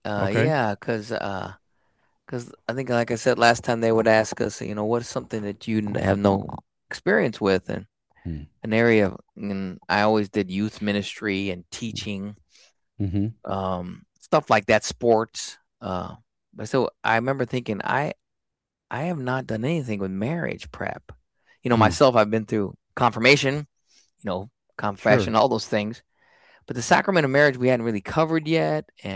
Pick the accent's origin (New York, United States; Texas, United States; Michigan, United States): Texas, United States; San Marcos; I will be closer to where I grew up in San Marcos. My parents lived down there.